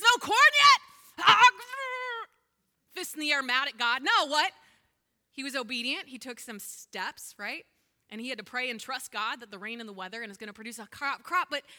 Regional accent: Spring Grove, Pennsylvania, United States; So I grew up in Spring Grove, and I'm the edge of New Salem, and my whole backyard is a cornfield that I grew up in, that house. It's still a cornfield to this day.

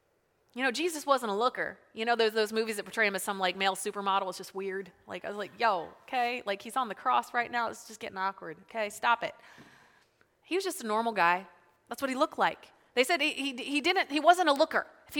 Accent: Spring Grove, Pennsylvania, United States; My hometown, Spring Grove. I graduated from high school in 2000. So York, I lived here like my whole life. Gone for 11 years, came right back.

